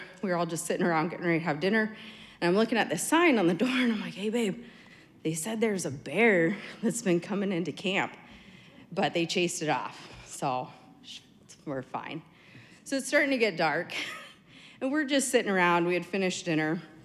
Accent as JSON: {"language": "English", "region": "Alaska", "country": "United States", "tie": "born or raised there", "said": "And me, growing up in Alaska, my first thought was not, try to help your husband."}